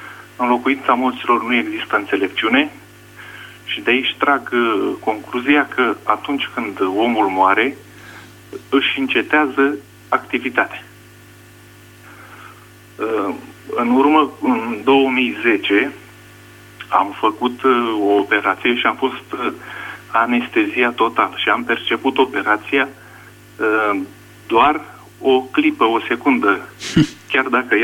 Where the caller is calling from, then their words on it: Paris, Île-de-France, France; vă sunt din Paris.